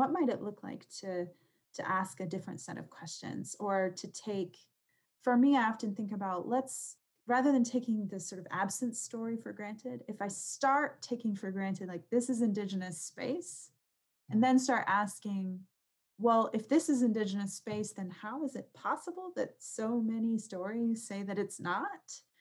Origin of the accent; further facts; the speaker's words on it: Maine, United States; You know, the site where Benedict Arnold stopped up the Kennebec River is my hometown, and that's imagined in particular ways where I'm from.